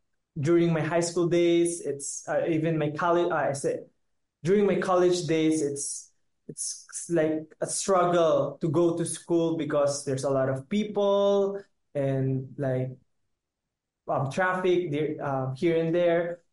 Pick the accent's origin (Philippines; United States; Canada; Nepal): Philippines; But I guess Filipinos are also like used to the rain and flood here in the Philippines. Even in my hometown, we're quite known for having like a flood because of the heavy rain.